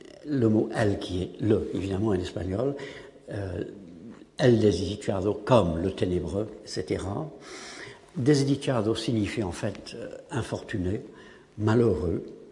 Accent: England, United Kingdom; French is a second language; en tant qu'anglais, je trouve très difficile parfois, en lisant la poésie française

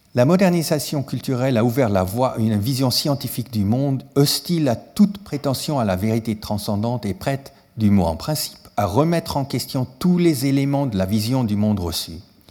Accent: German-speaking Switzerland, Switzerland; Suisse alémanique, moi je suis suisse alémanique

